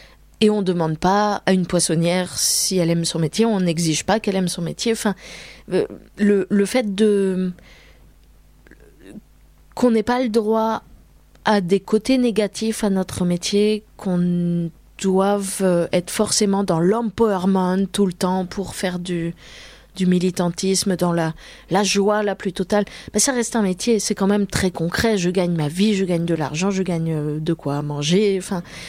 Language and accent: French; France; born there; Moi, par exemple, en tant que Français de naissance